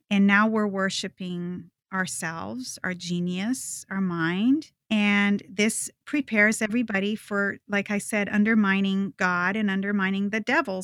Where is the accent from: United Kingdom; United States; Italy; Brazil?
Brazil; My father was a minister and an evangelist. I remember a lot of the culture in Brazil